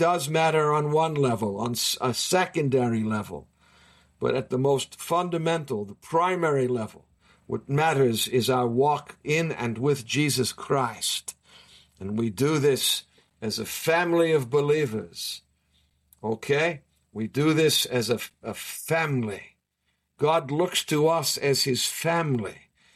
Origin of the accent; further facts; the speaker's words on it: Boston, Massachusetts, United States; You know, I come from Boston, and I'm a Boston Celtics fan